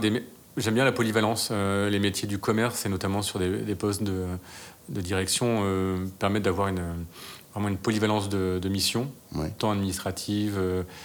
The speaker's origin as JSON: {"language": "French", "region": "Normandy", "country": "France", "tie": "born there", "said": "oui, je suis né en Normandie."}